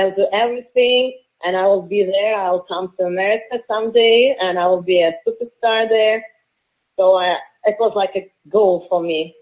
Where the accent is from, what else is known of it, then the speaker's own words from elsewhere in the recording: Moscow, Russia; now in United States; And I say, no, that's the real Russian accent. You know, I was born in Moscow. I lived there my whole life. And my accent is, you know, like real.